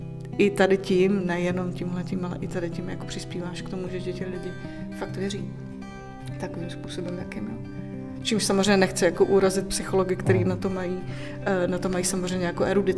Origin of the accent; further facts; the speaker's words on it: Moravia, Czechia; mě to přišlo přirozený, jak jsem z Moravy, že původně, tak tam jako nakládají všechno